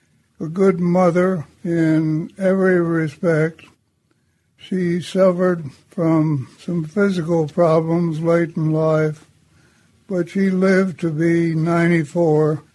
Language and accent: English; Cuyahoga Falls, Ohio, United States; born there; now in Tulsa, United States; I was born in Cuyahoga Falls, Ohio. I was born in a house in the front bedroom.